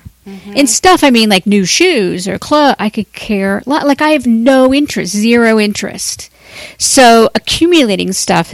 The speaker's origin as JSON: {"language": "English", "town": "Cincinnati", "region": "Ohio", "country": "United States", "tie": "born or raised there", "said": "I was back in Cincinnati last week, my hometown"}